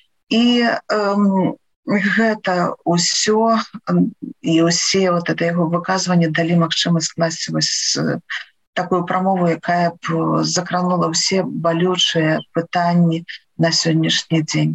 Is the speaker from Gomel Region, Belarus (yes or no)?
yes; Loyew, Gomel Region, Belarus; born there; Я нарадзілася ў Лоеве. Та самае лепшае месца не толькі ў Беларусі, а на зямлі.